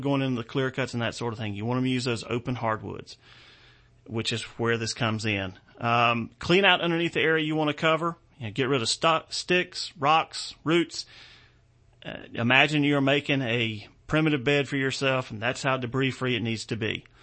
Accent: South Carolina, United States; I said, now, so I'm from South Carolina. We're, you know, a few weeks out from our season starting in the low country.

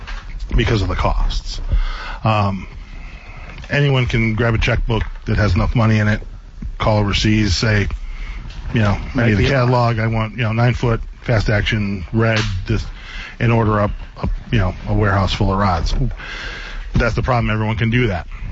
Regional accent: Pennsylvania, United States; also born or lived in Michigan; You know, and I grew up in Pennsylvania and in Michigan.

